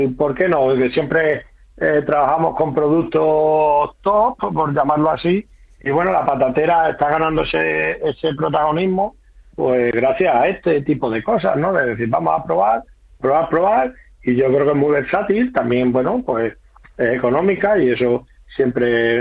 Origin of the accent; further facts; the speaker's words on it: Extremadura, Spain; Que nosotros, como extremeños que somos, siempre vamos tarde a todos